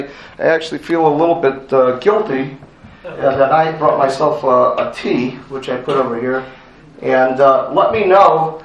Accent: Chicago, Illinois, United States; You can make fun of my accent as much as you want. I'm from Chicago. I have no accent. Everybody else talks strange except for me. Okay?

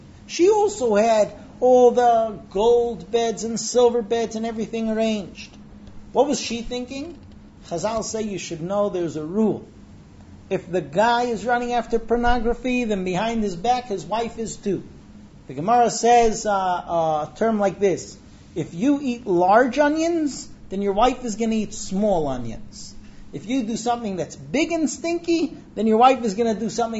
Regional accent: California, United States; I grew up in the United States. California, right.

